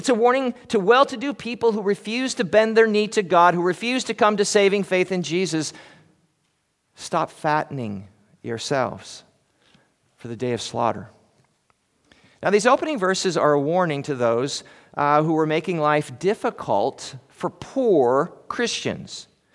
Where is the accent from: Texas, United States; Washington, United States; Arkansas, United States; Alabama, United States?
Washington, United States; I know I-90 well, growing up in Eastern Washington, going to school at PLU, and then having family and friends over there for years.